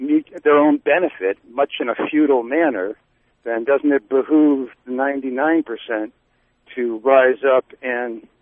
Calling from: New Haven, Connecticut, United States; New Haven.

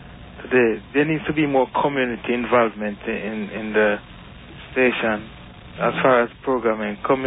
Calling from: Bronx, New York, United States; Yeah, I'm calling from the Bronx.

